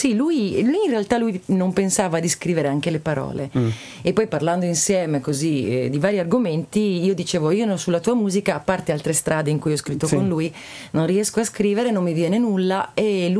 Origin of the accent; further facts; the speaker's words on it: Pianezze, Veneto, Italy; ho ricordi proprio di infanzia di mia sorella che mi portava nel mio paese di origine, che è Pianezze del Lago di Fimon